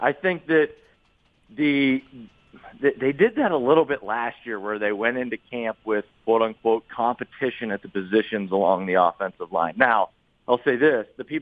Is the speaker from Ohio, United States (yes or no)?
yes; Ohio, United States; I'm actually a Michigan fan, even though I grew up in Ohio, which is a whole other story.